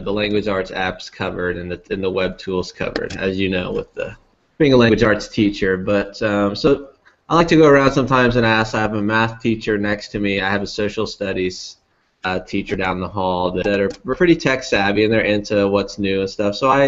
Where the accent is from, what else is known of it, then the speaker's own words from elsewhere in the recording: Kansas, United States; even though we're from Kansas and taught very close to each other here